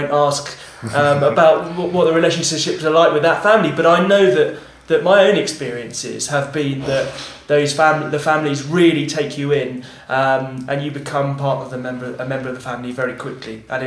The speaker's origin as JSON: {"language": "English", "region": "England", "country": "United Kingdom", "tie": "born or raised there", "said": "when I grew up in England"}